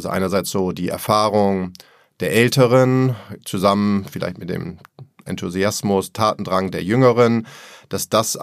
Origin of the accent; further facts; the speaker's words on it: Hamburg, Germany; ob ich jetzt irgendwie als Hamburger in Lyon oder Turin oder Mailand oder in Prag irgendwie bin.